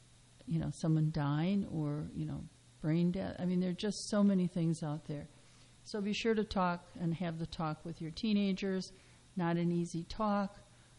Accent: Midwest, United States; at least my growing up in the Midwest, generally at least one person was killed in a car accident every year, and I lived in a very, you know, outside a very small town

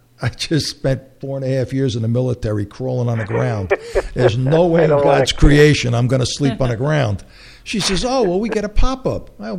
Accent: Brooklyn, New York, United States; born there; I was born in Brooklyn, so, you know, my vacation was my mother would take me to Coney Island and throw me in the water, you know.

